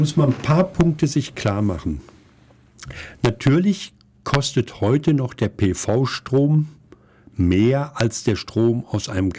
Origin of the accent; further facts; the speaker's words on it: Augsburg, Bavaria, Germany; Für mich, ich komme aus Augsburg, ist es ein Ärgernis